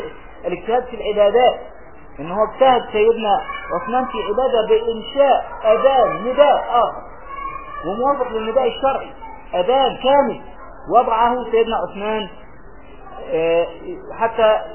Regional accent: Egypt; في الفلاحين عندنا في مصر اي بلاد الارياف

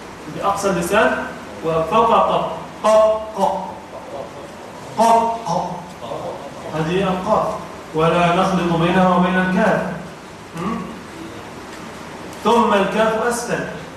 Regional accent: Egypt; او مثلا وقال ان عندنا في مصر ان فلان

